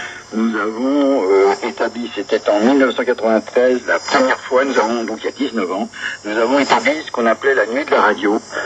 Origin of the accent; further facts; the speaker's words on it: France; je pense que chez nous en France, ils peuvent être dans les villes et qu'en campagne